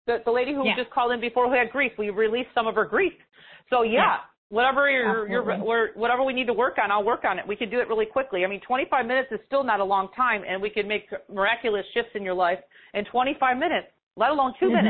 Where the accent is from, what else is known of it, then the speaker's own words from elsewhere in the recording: Chicago, Illinois, United States; I'm from Chicago and we do talk fast. I always get humored by that because I'm from the Midwest